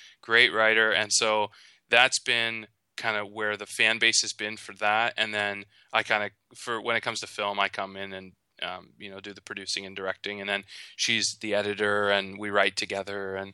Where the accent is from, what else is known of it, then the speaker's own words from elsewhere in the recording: Canada; Well, I'm Canadian, so it is easier for us to get into North Korea.